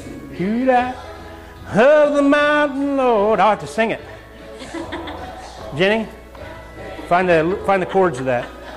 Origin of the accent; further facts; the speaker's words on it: Ohio, United States; I'm from Southern Ohio. Some of you knew that. And down in Southern Ohio, we listen to a lot of Southern gospel.